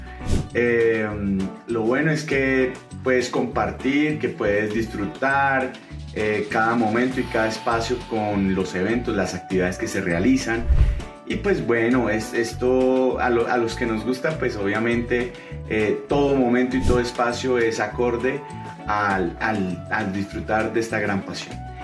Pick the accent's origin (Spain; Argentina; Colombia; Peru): Colombia; Bogotá; Soy de Bogotá y pues bueno, estoy incursionando en este mundo del cosplay y del coleccionismo.